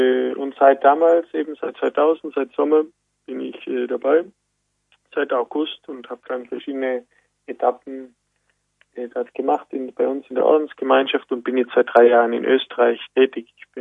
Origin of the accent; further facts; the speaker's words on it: Merano, Trentino-Alto Adige, Italy; Ich komme ursprünglich aus Südtirol, aus Meran. Aus einer katholischen Familie, genau, und bin halt dort aufgewachsen